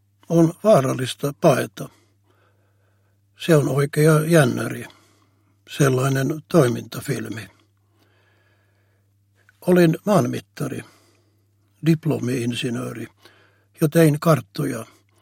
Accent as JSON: {"language": "Finnish", "region": "Ho Chi Minh City", "country": "Vietnam", "moved": "as an adult", "said": "Tulen Vietnamista, Etelä-Vietnamista."}